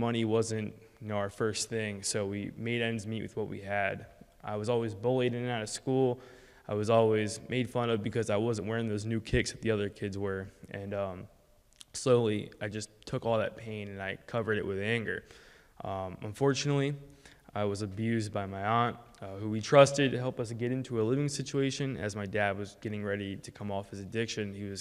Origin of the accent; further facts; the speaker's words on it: Philadelphia, Pennsylvania, United States; I'm gonna share my testimony with y'all. I'm 19 years old today. I was born in South Philly, so go Birds.